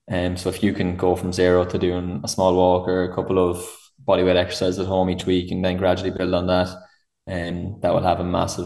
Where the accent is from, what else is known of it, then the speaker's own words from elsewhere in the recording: Mullingar, Westmeath, Ireland; now in Dublin, Ireland; I'm actually from Mullingar, but I'm based in South Dublin.